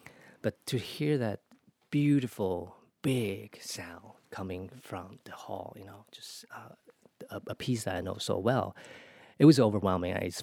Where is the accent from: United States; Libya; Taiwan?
Taiwan; Kaohsiung; the New Philharmonic happened to be in Taiwan and actually in my hometown, Kaohsiung, for a tour with Mazur.